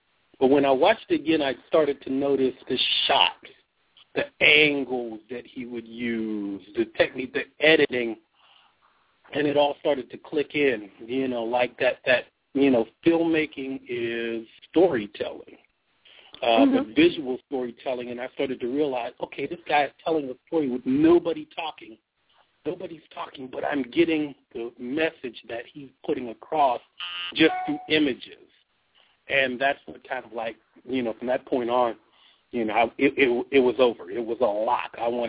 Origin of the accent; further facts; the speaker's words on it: Pittsburgh, Pennsylvania, United States; I grew up in Pittsburgh, Pennsylvania.